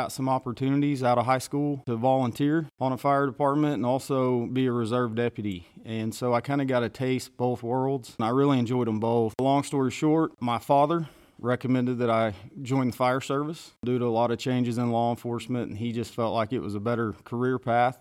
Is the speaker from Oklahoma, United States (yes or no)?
yes; Skiatook, Oklahoma, United States; I grew up in Skytook, Oklahoma.